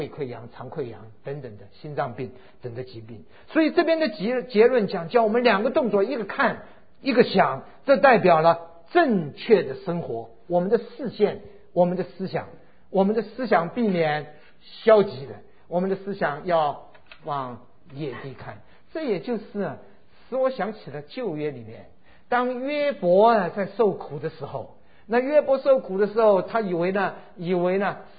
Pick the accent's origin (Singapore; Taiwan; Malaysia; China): China; Shanghai; born there; 那我一个月就在回到了我的家乡，我是生在上海，所以到上海一个月住在那边。